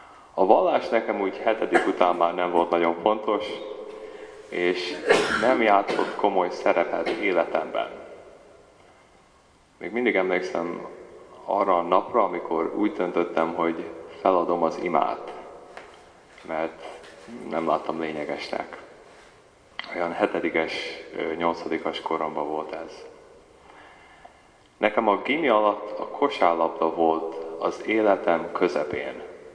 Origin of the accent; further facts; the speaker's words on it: Canada; also born or lived in Hungary; Magyarországon születtem, egy bátyámon, egy nővérem és egy húgom. Csornán voltam megkeresztelve. Az anyukám oldala katolikus, az apukámé mohamedán.